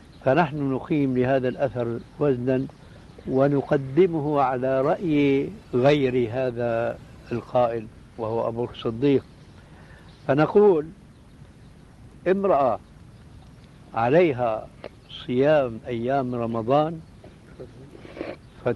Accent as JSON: {"language": "Arabic", "country": "Syria", "said": "وأنا ماني كما يقولوا عندنا في الشام حشوة الكبة هي"}